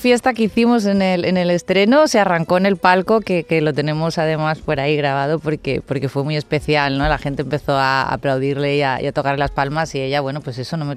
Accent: La Línea de la Concepción, Andalusia, Spain; Y a raíz de ahí, bueno, yo soy de La Línea, de Cádiz, de ahí me fui.

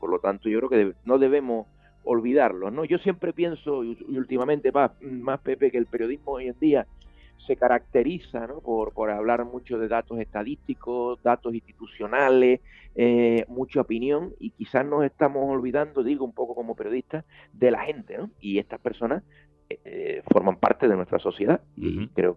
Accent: Canary Islands, Spain; en Andalucía, yo, bueno, soy canario, pero me siento andaluz, muchos años viviendo aquí

